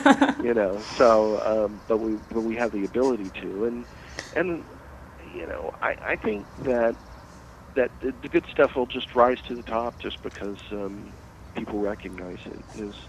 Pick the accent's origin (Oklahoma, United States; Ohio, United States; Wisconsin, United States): Oklahoma, United States; I come from Oklahoma, so there's a bit of an evangelical thing about me, I guess.